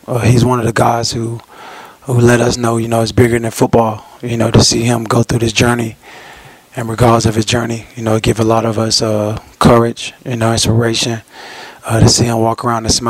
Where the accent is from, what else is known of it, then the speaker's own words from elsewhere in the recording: Miami, Florida, United States; Well, I'm from Miami, Florida. I'm a kid who walked on to Central Michigan.